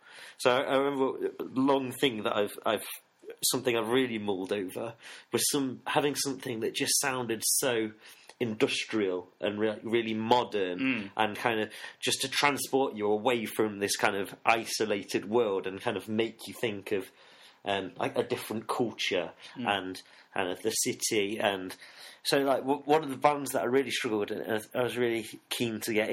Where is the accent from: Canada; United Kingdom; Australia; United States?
United Kingdom; Nottingham, East Midlands; Yeah, I grew up in Nottingham.